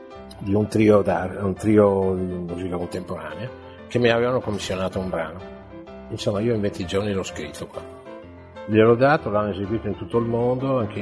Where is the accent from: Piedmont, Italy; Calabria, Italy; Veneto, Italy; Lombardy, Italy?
Lombardy, Italy; Milan; born there; io sono nato a Milano